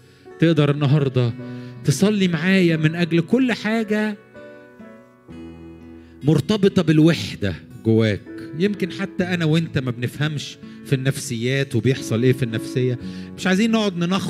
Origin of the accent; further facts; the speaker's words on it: Egypt; يا رب حرك ايديك على بلدنا مصر